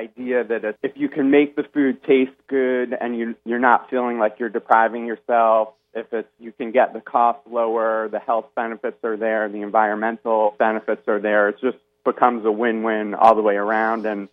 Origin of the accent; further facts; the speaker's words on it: New York, United States; I grew up in New York, so I never really saw like a baby cow and how close it resembles a dog